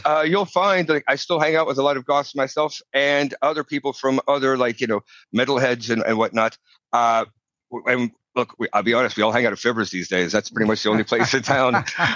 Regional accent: the South, United States; But I grew up in, as you could probably tell, I grew up in the States. I grew up in a very conservative southern state.

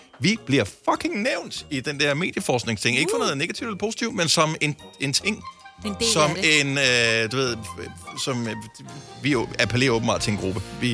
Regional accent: Esbjerg, Region of Southern Denmark, Denmark

